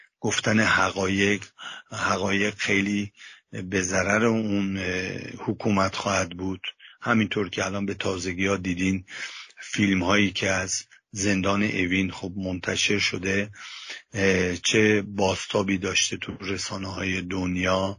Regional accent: Iran; moved away; از زمانی که من از ایران اومدم بیرون خیلی از عزیزانم و خانوادهمو از دست دادم

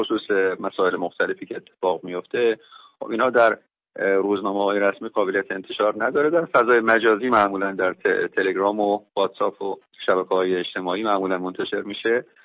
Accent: Khorasan, Iran; من خب خراسانیم و از کردهای مهاجر به خراسان که خب احتمالاً شنونده های شما میدونن که حدود 450 سال پیش در واقع مهاجرتشون به خراسان شروع شد

